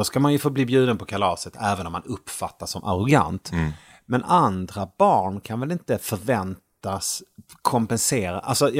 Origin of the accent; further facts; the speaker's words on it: Malmö, Skåne, Sweden; moved away as an adult; also born or lived in Sunne; Och så växte jag upp i Malmö. När jag var 20 så träffade jag mitt ex och så flyttade vi till Värmland där hon kom ifrån